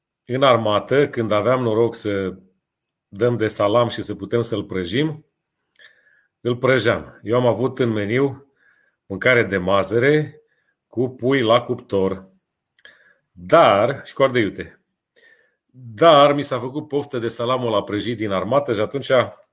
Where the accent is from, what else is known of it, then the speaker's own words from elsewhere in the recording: Transylvania, Romania; Îmi place să mănânc bine, sunt ardelean.